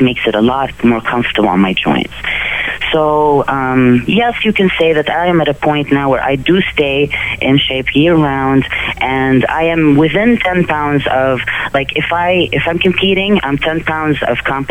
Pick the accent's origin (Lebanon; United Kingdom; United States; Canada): Lebanon; I was actually born and raised in Lebanon, yeah.